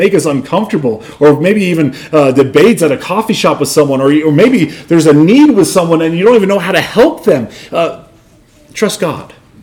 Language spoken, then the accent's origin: English; Northeast, United States; I grew up in the Northeast, very far away from here.